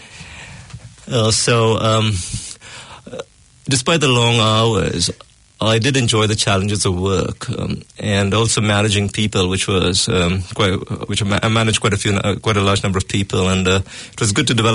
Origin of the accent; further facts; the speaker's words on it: Goa, India; also born or lived in Rajasthan / Mumbai / United States; I grew up in India. I did my primary schooling in Goa, and then I went to Mount Abu, Rajasthan, and then did my university in Mumbai, Bombay